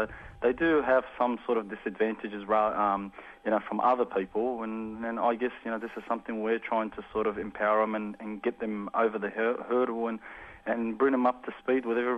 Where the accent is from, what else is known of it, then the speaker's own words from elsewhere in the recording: Australia; we also need to hold ourselves responsible as an Australian society and as an Australian community that cares about one another